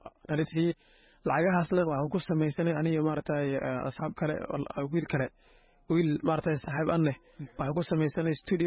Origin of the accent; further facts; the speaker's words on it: Bu'aale, Middle Juba, Somalia; born there; moved away; also born or lived in Dagahaley, Kenya; ku waa dheer casir libiste waxaan ku dhashay Buare Jubada Dhexe waxaan ka soo baxnay Buare abaar darteed